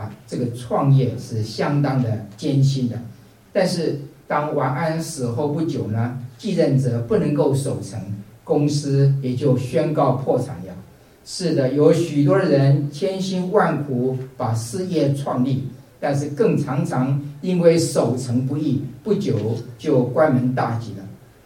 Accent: Taiwan; moved away; 好比说我从台湾来

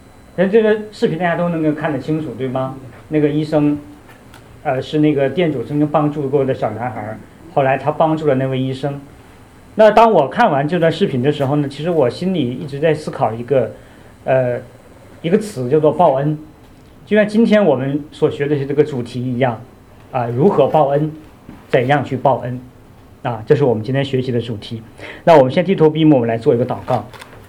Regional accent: Northeast China, China; accent: Northeastern Mandarin; 就是用我们东北话来说，关系杠杠的是吧？

